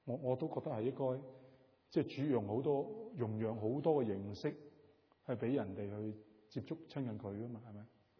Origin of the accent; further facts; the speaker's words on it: China; 你知道我哋中國人咧，即係嫁娶啊